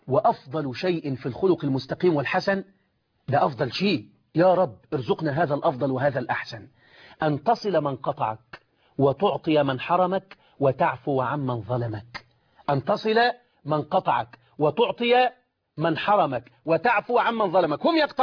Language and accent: Arabic; Egypt; باللغه العاميه عندنا في مصر